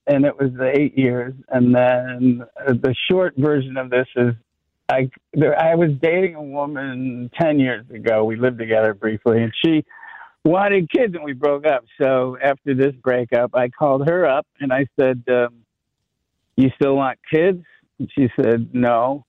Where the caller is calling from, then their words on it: Ireland; I'm calling you from Ireland.